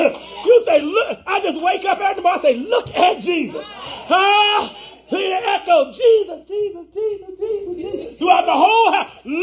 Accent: Maryland, United States; born there; moved away; I had to leave my country. I was born in Maryland. I had to leave my kindred. My mom and my daddy is in Maryland.

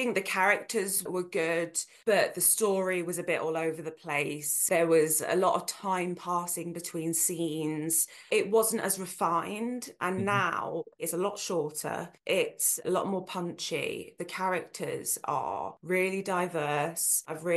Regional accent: Nottingham, East Midlands, United Kingdom; especially Nottingham, where I'm from, and Derby

